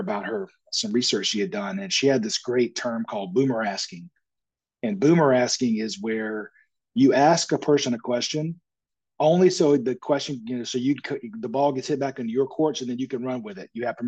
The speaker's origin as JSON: {"language": "English", "region": "the South", "country": "United States", "tie": "born or raised there", "said": "at least where I grew up in the South."}